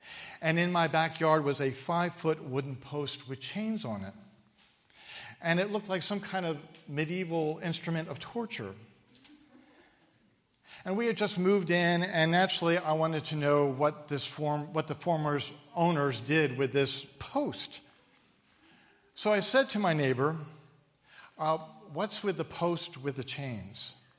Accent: the North, United States; So what did it matter if I was a Yankee from the North? We could still connect.

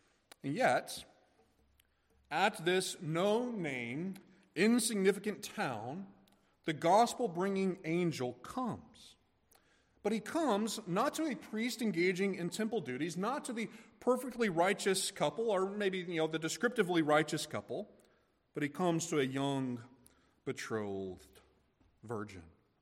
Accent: Kennesaw, Georgia, United States; Well, I say I'm from Kennesaw, Georgia. It's a suburb of Atlanta.

